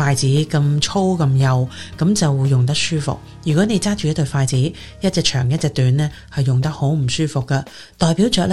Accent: Hong Kong; 我是来自香港的一位福音歌手啦，所以呢对于广东话的诗歌呢我是特别钟情的。

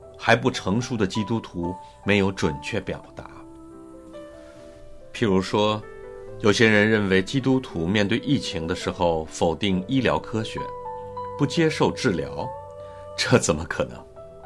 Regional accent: China; 我是一个中国人，信了耶稣，我还是中国人

